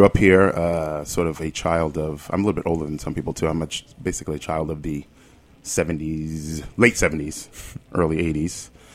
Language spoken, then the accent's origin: English; New York City, New York, United States; I am actually from New York.